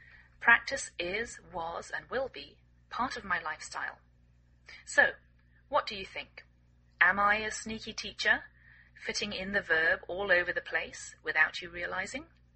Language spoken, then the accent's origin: English; England, United Kingdom; now in United States